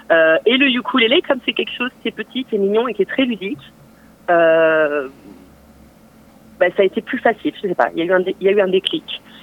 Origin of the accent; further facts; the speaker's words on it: Bordeaux, Nouvelle-Aquitaine, France; on est originaire de Bordeaux